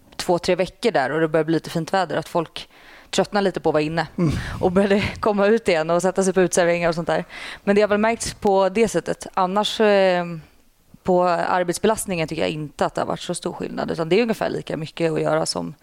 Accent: Tyresö, Stockholm County, Sweden; I Tyresö.

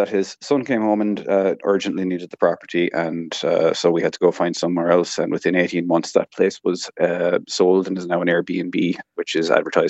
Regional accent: Cork, Munster, Ireland; now in County Clare, Ireland; I'm originally from Cork, and unfortunately, the housing crisis kind of pushed us out to County Clare for lack of other options

